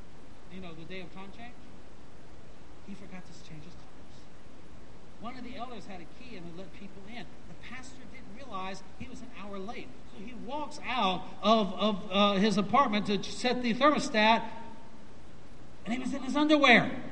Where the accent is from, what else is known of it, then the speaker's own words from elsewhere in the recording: Virginia, United States; also born or lived in Hawaii / Cuba; I was born in Hawaii, lived in Cuba for 4 years. My dad was Navy, and then grew up near Virginia Beach.